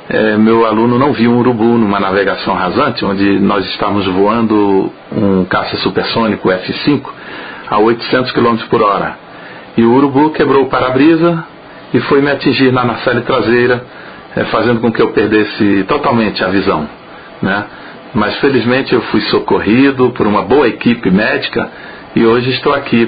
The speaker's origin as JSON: {"language": "Portuguese", "town": "Recife", "region": "Pernambuco", "country": "Brazil", "tie": "born there", "said": "tenho 59 anos. Nasci no Recife"}